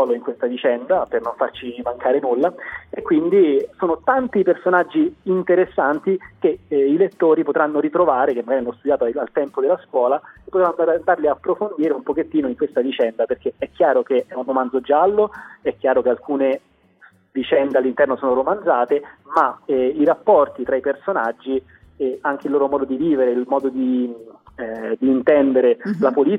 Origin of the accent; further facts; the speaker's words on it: Rome, Lazio, Italy; born there; sono nato a Roma e quindi la storia romana mi ha appassionato da subito